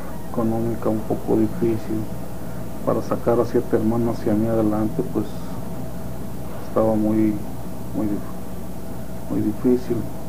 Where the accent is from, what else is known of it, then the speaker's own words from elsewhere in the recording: Acapulco, Mexico; born there; Acapulco de Juárez, Jalisco.